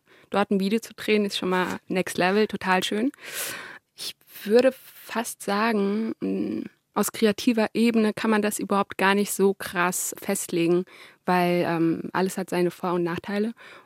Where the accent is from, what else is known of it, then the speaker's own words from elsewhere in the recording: Frankfurt am Main, Hesse, Germany; Nee, ich bin in Frankfurt am Main geboren. Groß geworden, genau.